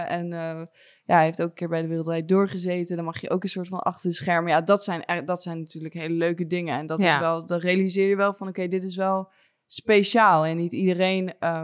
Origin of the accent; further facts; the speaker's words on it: Soest, Utrecht, Netherlands; of ik ben opgegroeid uit Soest, maar vlakbij Amersfoort.